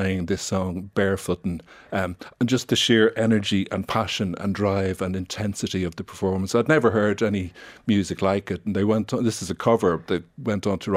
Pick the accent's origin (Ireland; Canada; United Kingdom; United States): Ireland; Dún Laoghaire, Leinster; But you're from Dunleary, I'm from Dunleary.